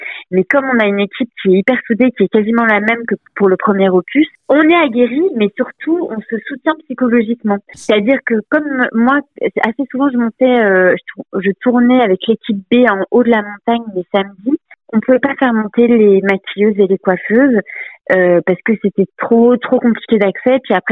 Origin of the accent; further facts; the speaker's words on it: Brittany, France; je connais pas bien du tout la montagne. Je viens de Bretagne.